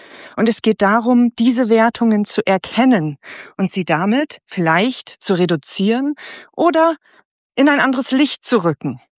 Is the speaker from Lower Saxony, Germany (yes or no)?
yes; Lower Saxony, Germany; Ich komme ja eigentlich aus der Gegend von Hamburg, genau genommen aus der Nähe von Buxtehude. Also ich bin ein Nordkind und ein Stück weit habe ich auch einen Bezug zum Meer dadurch.